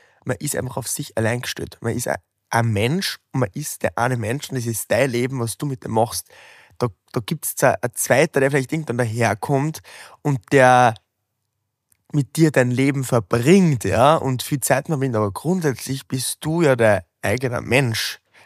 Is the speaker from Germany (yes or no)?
no; Wels, Upper Austria, Austria; Gleich mal für Österreich, für meine Heimatstadt in Wels.